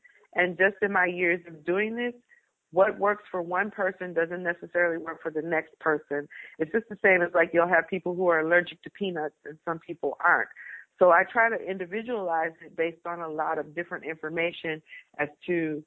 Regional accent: Milwaukee, Wisconsin, United States; Well, basically, I grew up in the Midwest, and it's a blue-collar kind of situation.

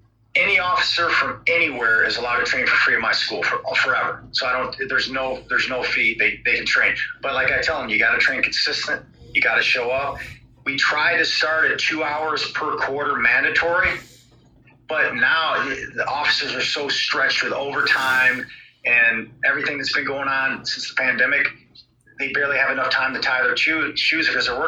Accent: Monroe, United States; So growing up in Monroe, again, I mentioned it started like a super small town.

